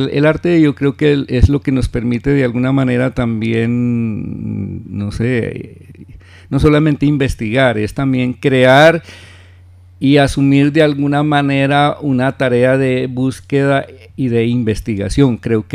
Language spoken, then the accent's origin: Spanish; Cauca, Colombia; yo vengo del Patía